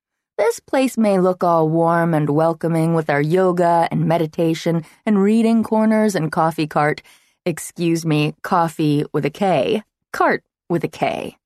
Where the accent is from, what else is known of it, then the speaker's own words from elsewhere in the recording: Chicago, Illinois, United States; And anyhow, I'm from Chicago.